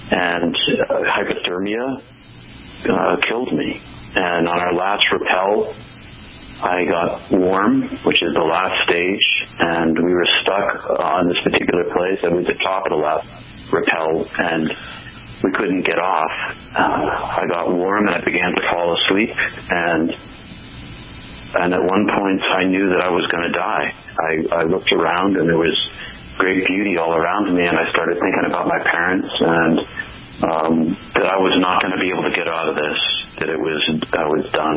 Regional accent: Marlborough, Massachusetts, United States; now in Maine, United States; No, I'm from Massachusetts originally.

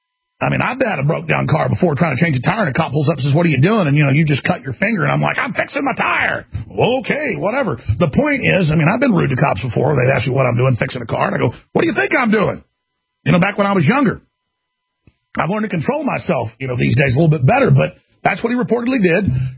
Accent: Dallas, Texas, United States; I grew up in Dallas around a bunch of trash, okay?

